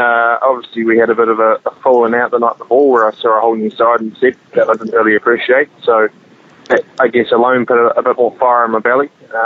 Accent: New Zealand; And New Zealand's probably the worst place in the world to be sweeping roads with the amount of gravel that we have.

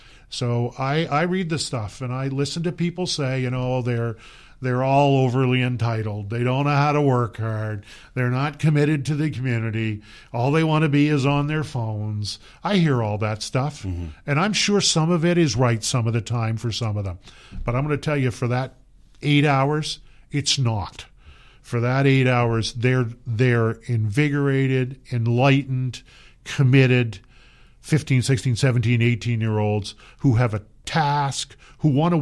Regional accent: Moncton, New Brunswick, Canada; I was born at the Moncton City Hospital. I grew up in the West End. I went to school in the West End. My own kids went to school in the West End.

